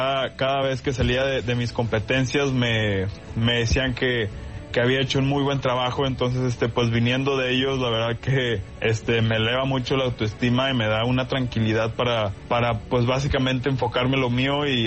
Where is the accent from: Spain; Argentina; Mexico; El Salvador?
Mexico; Monterrey, Nuevo León; also born or lived in Nuevo Laredo; Yo soy originario de Nuevo Laredo, Tamaulipas, pero toda mi vida he vivido en Nuevo León, en Monterrey.